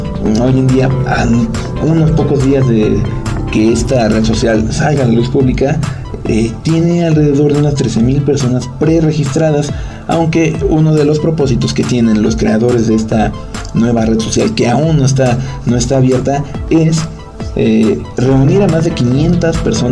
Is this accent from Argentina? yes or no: no; Mexico; y entre todos como mexicanos, pues es registrarnos y apoyar este proyecto totalmente nacional